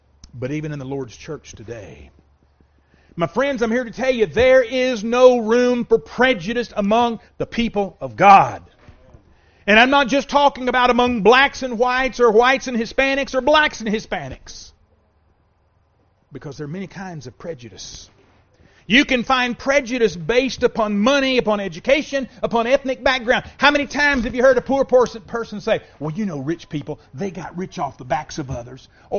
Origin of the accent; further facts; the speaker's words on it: the South, United States; the same thing that I heard growing up in the South.